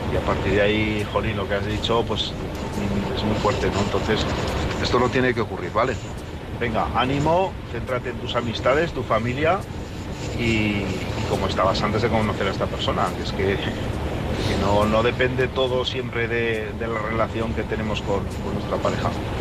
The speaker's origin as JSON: {"language": "Spanish", "town": "Zaragoza", "region": "Aragon", "country": "Spain", "said": "yo que soy de Zaragoza"}